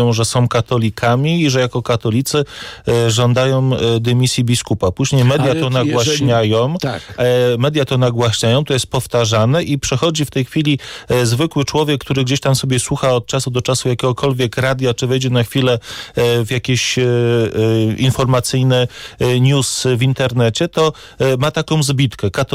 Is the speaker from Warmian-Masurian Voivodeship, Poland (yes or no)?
no; Gdańsk, Pomeranian Voivodeship, Poland; Ja jestem katolikiem z Gdańska.